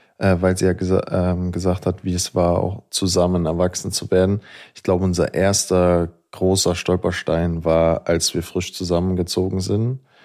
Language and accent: German; Bavaria, Germany; Ja, bei uns in Bayern.